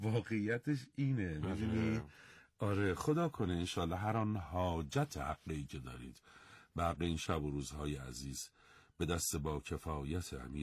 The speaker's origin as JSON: {"language": "Persian", "country": "Iran", "said": "بعد فهمید من ایرانی هستم"}